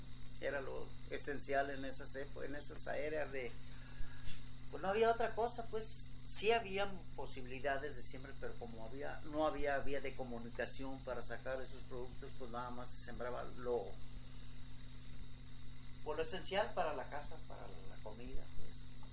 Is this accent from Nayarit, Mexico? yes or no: no; Nochistlán, Zacatecas, Mexico; born there; Claro, sí, todos nacimos allá en Nochistlán, Zacatecas.